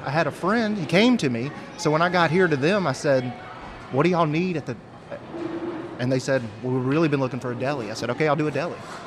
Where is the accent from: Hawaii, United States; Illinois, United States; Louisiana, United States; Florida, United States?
Louisiana, United States; West Monroe; I started when I was about 15, small family place up in my hometown of West Monroe